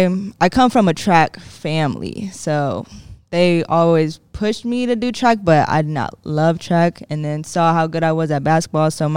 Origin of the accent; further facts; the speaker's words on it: Austin, Texas, United States; born there; I'm from Austin, Texas, originally born. Not really raised, but born. And I'm back there now.